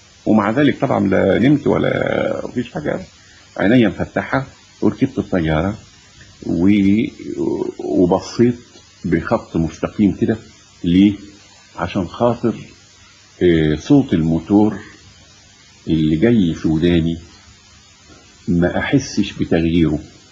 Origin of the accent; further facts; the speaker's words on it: Egypt; فهموا ان انا عاوز ان انا مصري وان انا عاوز الامباسادور بتاعي السفير اكلمه